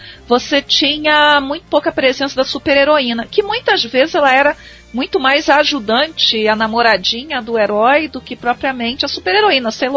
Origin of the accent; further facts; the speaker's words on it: Rio de Janeiro, Brazil; Eu nasci no Rio, eu sou do Rio, né?